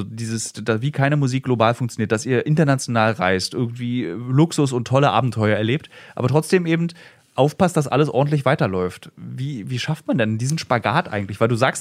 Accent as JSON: {"language": "German", "region": "Berlin", "country": "Germany", "said": "als Berliner denkt man ja immer, eigentlich alle Clubs müssen Millionäre sein in Berlin"}